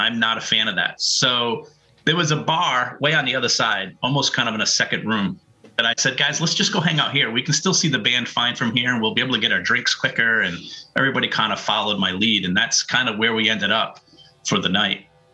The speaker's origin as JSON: {"language": "English", "town": "Pawtucket", "region": "Rhode Island", "country": "United States", "tie": "born or raised there", "said": "But yeah, I grew up in Pawtucket, but I lived all over Rhode Island."}